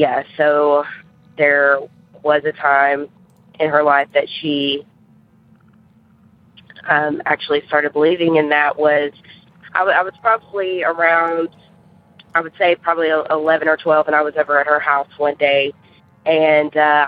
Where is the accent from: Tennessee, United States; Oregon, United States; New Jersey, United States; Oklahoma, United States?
Tennessee, United States; Murfreesboro; I'm from Murfreesboro, Tennessee.